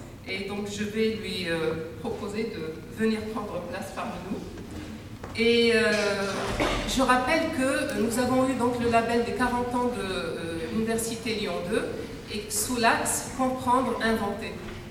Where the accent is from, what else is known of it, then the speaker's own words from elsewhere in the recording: Morocco; Il y a aussi des Marocains, donc de mon pays d'origine, que je retrouve ici.